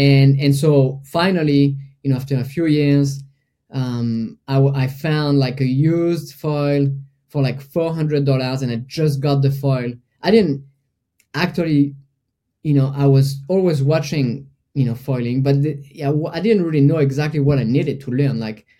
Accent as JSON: {"language": "English", "region": "Brittany", "country": "France", "tie": "born or raised there", "said": "So basically, I grew up in Brittany, which is on the coast, on the Atlantic coast in France."}